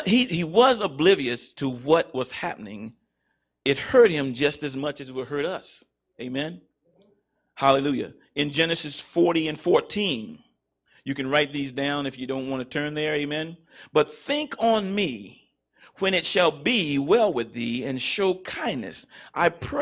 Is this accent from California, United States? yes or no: no; Virginia, United States; I'm from Virginia. But God sent me to New Jersey because he said there is a need there.